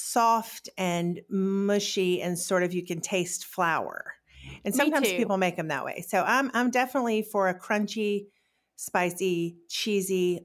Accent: Decatur, Alabama, United States; also born or lived in Washington, D.C. / Atlanta; I was born and raised in Decatur, Alabama, graduated from Decatur High School, and then I went on to the University of Alabama.

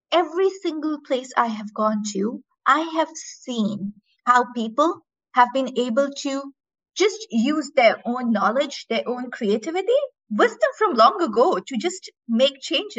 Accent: India; moved away as an adult; I grew up in India and I spent practically all my life there till I moved out recently.

